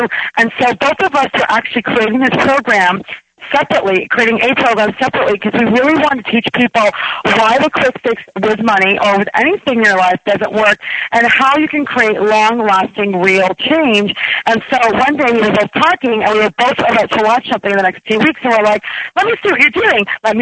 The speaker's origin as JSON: {"language": "English", "country": "Canada", "said": "I actually don't know what that means being Canadian."}